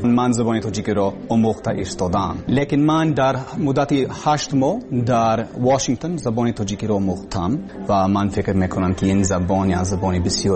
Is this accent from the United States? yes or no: yes; Texas, United States; born there; Persian is a second language; also born or lived in Seattle, United States; من زادگاهم تکساس، ایالت تکساس و در آنجا در دانشگاهی تکساس در شهری آستن در تاکتی تکساس تحصیل میکردم